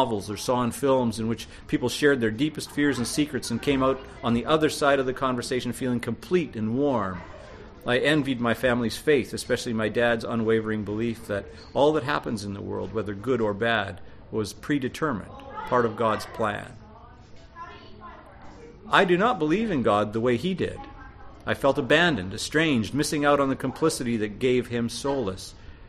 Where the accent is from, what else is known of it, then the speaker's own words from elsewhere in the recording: New Jersey, United States; But when I was a teenager growing up in New Jersey, his unspoken love made me feel even more lonely in a family that always felt a little foreign to me. I come from a loud Pentecostal Dominican family